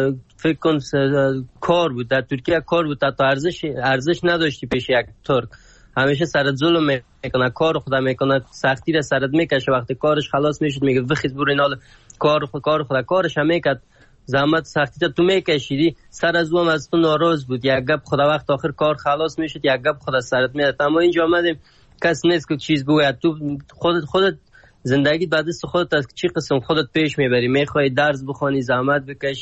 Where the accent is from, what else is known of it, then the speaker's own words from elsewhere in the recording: Afghanistan; بگویم از افغانستان هستم